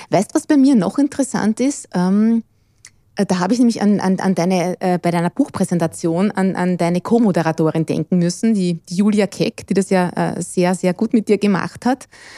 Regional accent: Wieselburg, Lower Austria, Austria; Also ich bin am Land aufgewachsen in Wieselburg

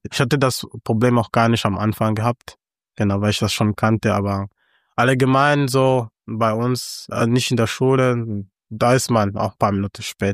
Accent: Matimba, Eastern Province, Rwanda; first language Kinyarwanda; German is a second language; Genau, das ist meine Muttersprache. Kinyarwanda heißt Muttersprache.

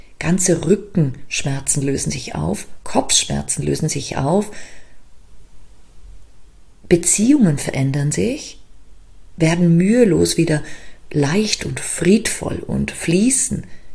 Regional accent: Liechtenstein; born there; German is a second language; ich bin ja auch in Liechtenstein geboren. Also Deutsch ist sozusagen eine Fremdsprache für mich.

